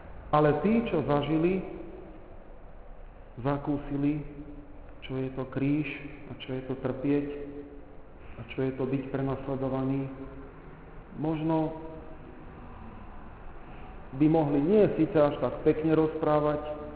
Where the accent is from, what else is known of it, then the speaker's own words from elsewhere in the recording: Žemberovce, Nitra Region, Slovakia; V nedeľu som bol doma v Žemberovciach